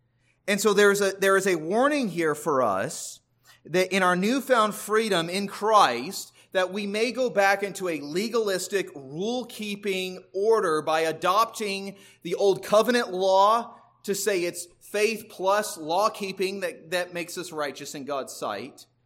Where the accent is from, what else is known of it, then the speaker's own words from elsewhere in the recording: California, United States; I grew up in Southern California. We'd go camping at the beach.